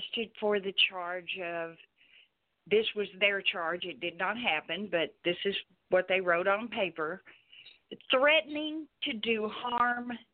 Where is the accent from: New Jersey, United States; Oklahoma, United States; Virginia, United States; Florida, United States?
Oklahoma, United States; I live in Oklahoma. I was born in Oklahoma, so I've been here all my life, okay?